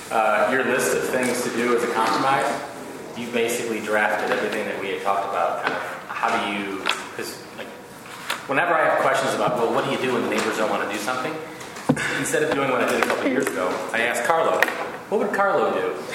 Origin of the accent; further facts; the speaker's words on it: Aurora, United States; I'm from Aurora, where you can tell that you're in Aurora just by the branding, the signage.